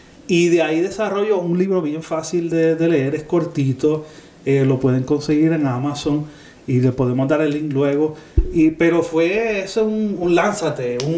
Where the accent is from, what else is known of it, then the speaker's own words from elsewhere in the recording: Puerto Rico; moved away as an adult; Siempre yo nací, crecí, me crié, me casé en Puerto Rico. Toda todo lo que soy lo traigo desde mi enseñanza en Puerto Rico.